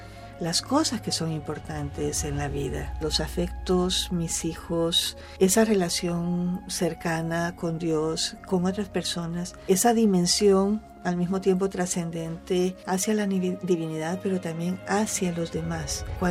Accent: El Salvador; ya se estrenó en El Salvador, ya se dio a conocer, ganó un premio también allá en mi país.

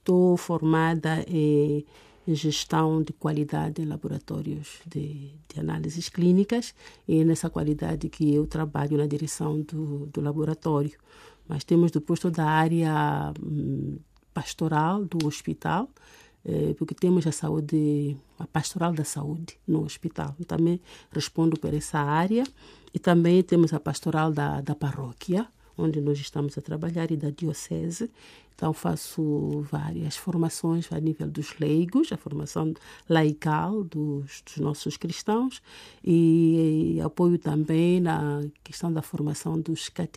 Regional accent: Mozambique; sou moçambicana, sou formada em teologia

